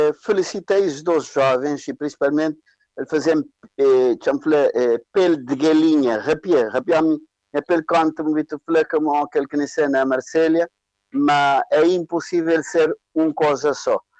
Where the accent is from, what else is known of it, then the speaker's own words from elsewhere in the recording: Cape Verde; born there; é boa mensagem para nós que nascemos na Cabo Verde, primeiro.